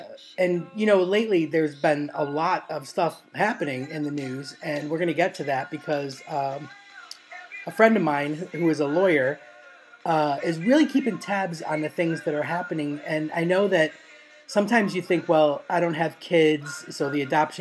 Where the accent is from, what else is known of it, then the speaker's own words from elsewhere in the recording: United States; now in London, United Kingdom; I am an American lesbian who lives in London